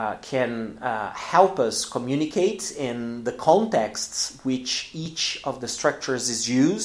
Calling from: Porto Alegre, Rio Grande do Sul, Brazil; English is a second language

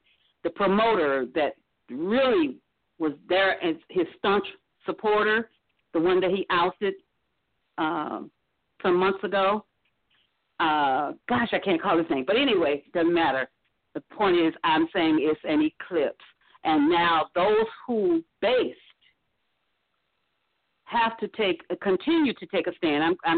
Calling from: St. Petersburg, Florida, United States; from St. Petersburg, Florida.

